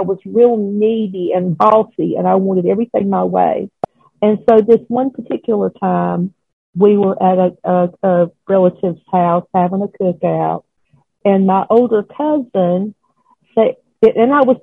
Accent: Georgia, United States; born there; I was born in South Georgia, in the town I live in now, although I've been other places.

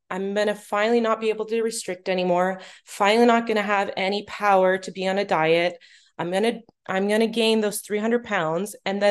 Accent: Canada; now in Norway; I'm originally from Canada, and I now live in Norway.

